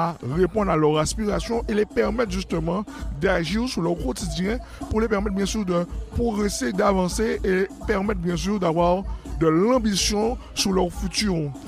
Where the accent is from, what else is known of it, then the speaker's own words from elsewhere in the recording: Guadeloupe, France; Quand on est Guadeloupéen, on aime la Guadeloupe.